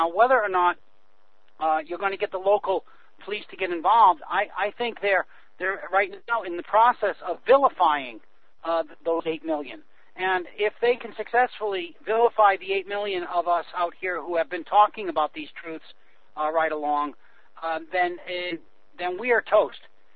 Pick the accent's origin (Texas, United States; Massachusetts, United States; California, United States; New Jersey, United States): Massachusetts, United States; But in my hometown, for example, in Massachusetts, there's 18 policemen on the small town force, which is like under 20,000 people.